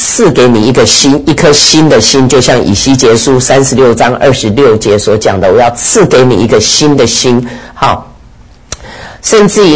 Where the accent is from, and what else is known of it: China